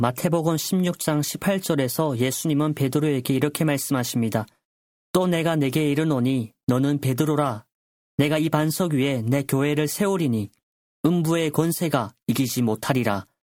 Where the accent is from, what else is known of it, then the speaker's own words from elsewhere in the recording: North Korea; now in South Korea; 제가 나고 자란 북조선을 나와서 이렇게 지금은 남조선에 와서 신학 공부를 하게 하시고